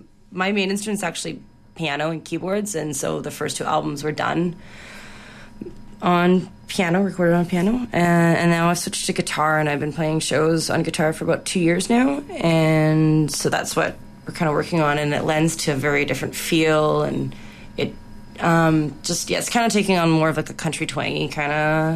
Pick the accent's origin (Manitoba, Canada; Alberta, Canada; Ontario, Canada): Manitoba, Canada; Winnipeg; back to Winnipeg, where I'm from.